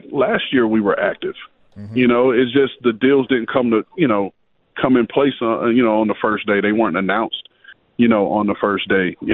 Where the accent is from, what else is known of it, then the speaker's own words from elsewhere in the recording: Key West, Florida, United States; But growing up in Key West was awesome. I tell anybody, if you've ever been to the Bahamas, it's the Bahamas stateside.